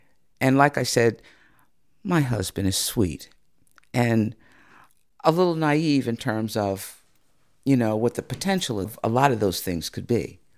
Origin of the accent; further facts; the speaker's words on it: Pleasantville, United States; When I grew up here in Pleasantville, it was a predominantly white community. And there were very few African Americans in my class.